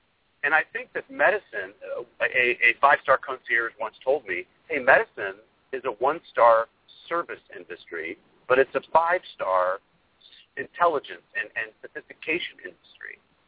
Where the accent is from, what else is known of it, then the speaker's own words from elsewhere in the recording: West Coast, United States; Partially being born and raised on the West Coast, I just wanted to see how the other half lived.